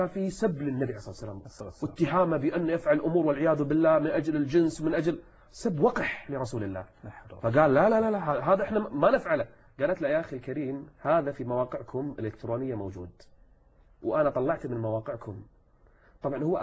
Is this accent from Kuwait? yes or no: yes; Kuwait; ثارت ثائرة الليبراليين عندنا في الكويت